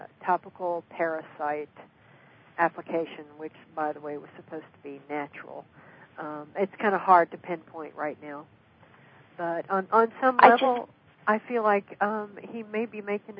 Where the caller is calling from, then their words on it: North Carolina, United States; The Smoky Mountains in North Carolina.